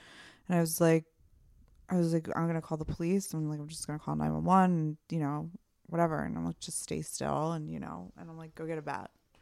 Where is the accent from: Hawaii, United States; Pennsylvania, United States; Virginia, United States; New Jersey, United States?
Pennsylvania, United States; Reading; Yeah, I grew up in Reading.